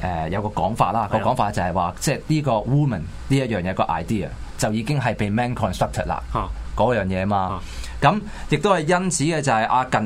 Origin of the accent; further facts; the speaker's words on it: Hong Kong; 作為香港人嘅借鑑咧